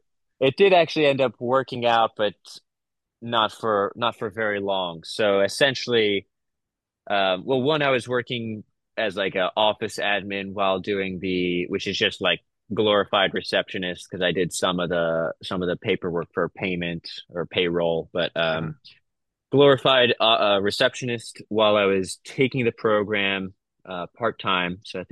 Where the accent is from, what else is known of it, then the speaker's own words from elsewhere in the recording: San Diego, California, United States; No, I'm not from Nashville or Boston. I was from